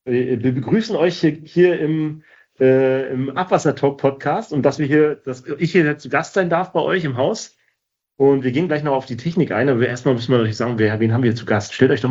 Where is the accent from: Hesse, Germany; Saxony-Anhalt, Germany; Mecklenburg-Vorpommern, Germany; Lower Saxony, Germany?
Mecklenburg-Vorpommern, Germany; Man denkt immer, wir haben super Hochdeutsch bei uns in Norddeutschland. Wir kommen ja beide aus Mecklenburg-Vorpommern. Aber an solchen Wörtern merkt man dann doch noch, wo man herkommt, ne?